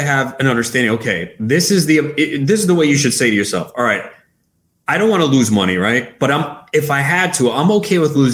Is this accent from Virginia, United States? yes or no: no; Flushing, New York, United States; I grew up in Flushing.